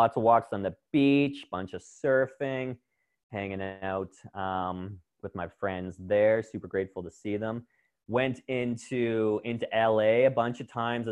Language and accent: English; Kingston, Ontario, Canada; I went a little bit north and east to my hometown, Kingston, Ontario, and was super fortunate to spend a month there.